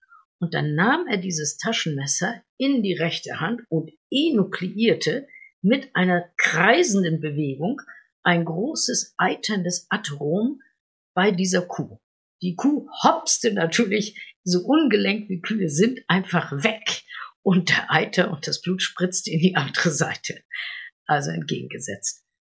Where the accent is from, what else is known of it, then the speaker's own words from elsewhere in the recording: Flensburg, Schleswig-Holstein, Germany; Ich bin ja in Flensburg an der Küste groß geworden